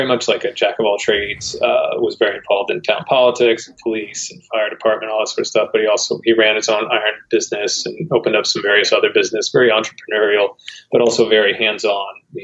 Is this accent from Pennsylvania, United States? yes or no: yes; Pennsylvania, United States; also born or lived in Manhattan, United States; Well, I was born in Manhattan, but I grew up, for the first like 8 to 10 years, I was in Pennsylvania, in the Poconos is what they call it, in a really, really small town.